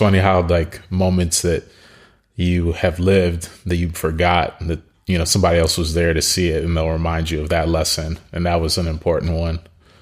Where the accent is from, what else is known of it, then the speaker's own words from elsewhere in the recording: Lagos, Nigeria; also born or lived in Virginia, United States; originally, I'm half Nigerian, half American. So my younger years were spent in Lagos.